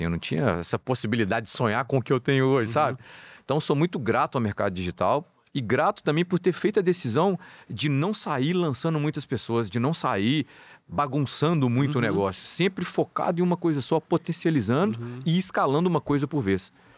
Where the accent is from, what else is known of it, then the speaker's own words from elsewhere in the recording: Belo Horizonte, Minas Gerais, Brazil; Eu vim de Belo Horizonte, nunca, né, não era uma condição financeira muito, uhum, boa. A minha família sempre foram... Sou filho de professora, meu pai, né, até antes de aposentar, uhum, motorista particular.